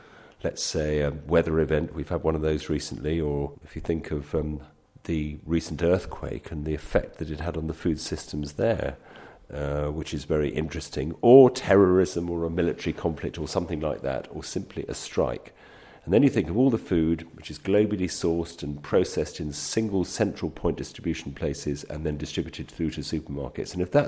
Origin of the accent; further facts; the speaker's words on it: London, United Kingdom; now in Wales, United Kingdom; Well, I'm a Londoner. I come from, well, various bits of London, Dulwich, Peckham, Barnet. So I'm an urban dweller